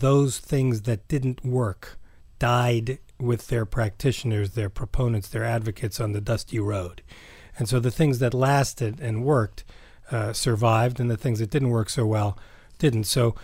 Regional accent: New York City, New York, United States; Growing up in New York City in the 1960s in a Jewish family that had suffered quite a loss to the Holocaust

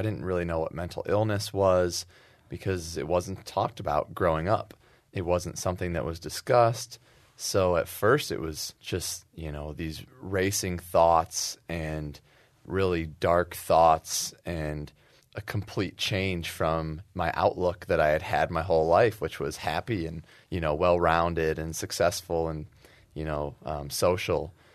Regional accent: Ann Arbor, Michigan, United States; I grew up in Ann Arbor and this is a dream come true.

